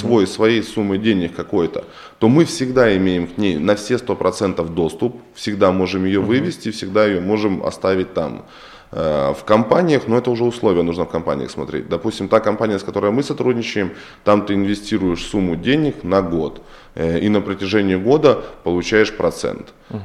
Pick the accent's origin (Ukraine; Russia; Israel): Ukraine; я сам родом с Украины